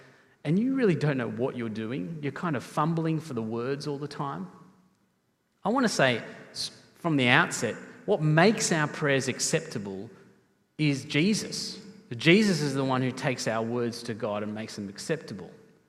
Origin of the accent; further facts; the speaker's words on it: Sri Lanka; family, we don't speak, my parents do, but we didn't as a family speak Sinhalese, our mother tongue, my mother tongue, so to speak. So I don't really speak it very well. When I go back to Sri Lanka, whenever that will next be